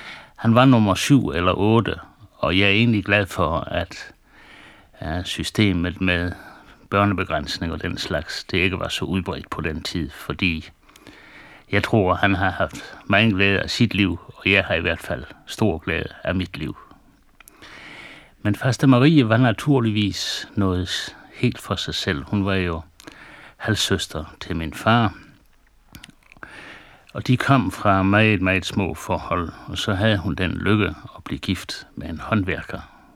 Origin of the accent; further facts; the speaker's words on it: Region of Southern Denmark, Denmark; Selvom jeg er indfødt sønderjyde